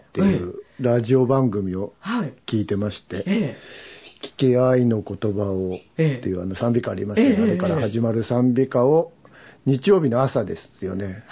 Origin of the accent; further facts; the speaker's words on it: Tsuyama, Okayama, Japan; born there; 岡山県の津山市っていう、岡山県の北部にある山あいの町で生まれました